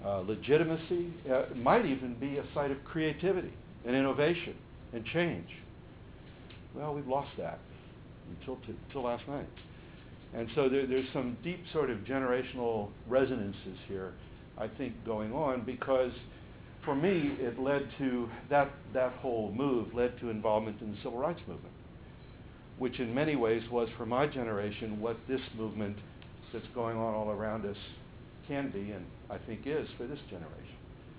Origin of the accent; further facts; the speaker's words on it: Bakersfield, California, United States; I grew up in California, in Bakersfield, California, where my father was a rabbi, my mother a teacher.